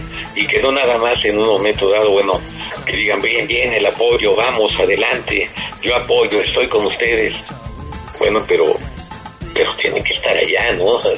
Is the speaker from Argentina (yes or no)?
no; Mexico; Salgamos a defender y a decir, bueno, somos mexicanos y somos galleros.